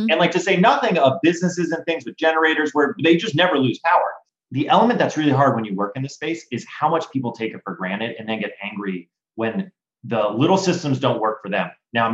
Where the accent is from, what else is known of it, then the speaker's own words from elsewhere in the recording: Florida, United States; I grew up in Florida, right? So we got a lot of like lightning and thunderstorms.